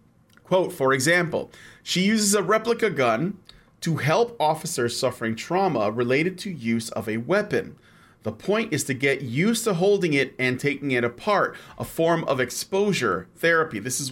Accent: Chicago, Illinois, United States; and I'm actually interested in this story myself, so obviously, as a Chicagoan.

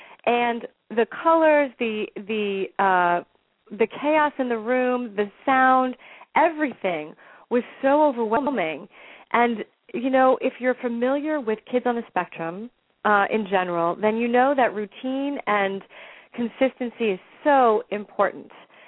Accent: East Coast, United States; I was teaching on the East Coast. I'm from the East Coast, and I was working out of the country as a cruise director for quite some time

